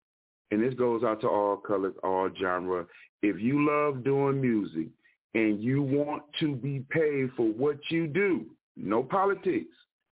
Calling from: Wisconsin, United States; Wisconsin.

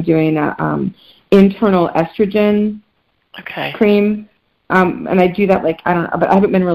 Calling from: Santa Cruz, California, United States; So I'm calling from Santa Cruz, California.

